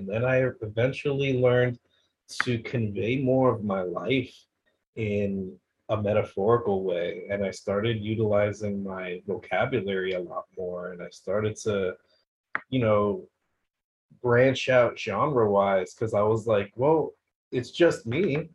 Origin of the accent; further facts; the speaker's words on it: Bronx, New York, United States; hip-hop just naturally, we're from the Bronx, it's just ingrained in us